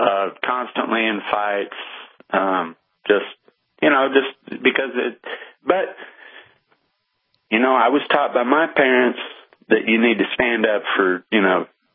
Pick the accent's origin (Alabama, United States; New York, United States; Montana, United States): Montana, United States; Cut Bank; I grew up in Montana up on the High Line up in Cut Bank